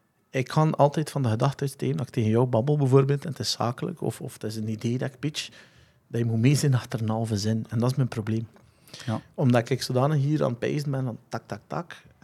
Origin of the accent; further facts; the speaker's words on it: Waregem, Flanders, Belgium; Nee, dat was in Warhem.